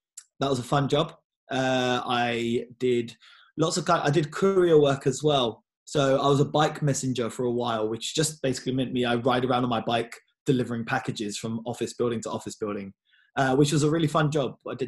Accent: London, United Kingdom; So I'm from East London, born and raised. I grew up around here, went to school around here.

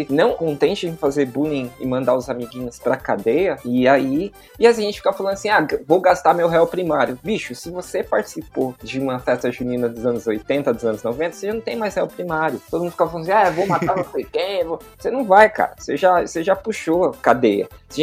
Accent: Brazil; E óbvio, como brasileiro, né, você sabe, né, a gente é um povo diferenciado.

